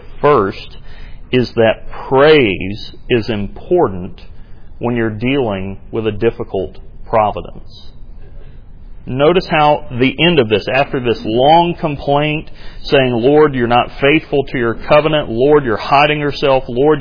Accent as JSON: {"language": "English", "region": "the South", "country": "United States", "said": "I understand that particularly being a Southerner. Because as a Southerner, you're trained by your mother."}